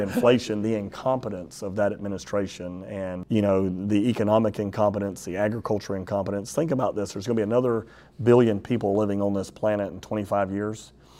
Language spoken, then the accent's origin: English; Florida, United States; Well, I think, you know, growing up in East Pasco County and seeing what our water wars were like in Pasco County